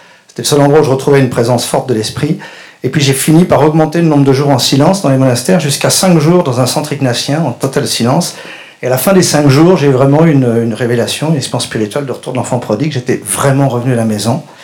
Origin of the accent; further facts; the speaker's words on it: France; Je suis français, né dans une famille catholique, j'ai été élevé chez les maristes et les jésuites.